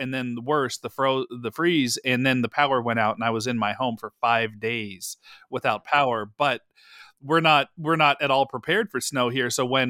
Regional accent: California, United States; moved away; So, but yeah, I grew up in California, then moved to Texas.

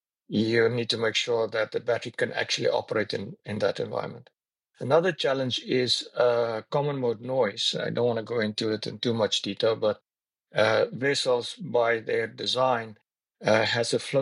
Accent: South Africa; moved away as an adult; also born or lived in Norway / Spain; now in Andorra; I'm from South Africa originally. I'll go to Spain. And today I'm residing in Andorra.

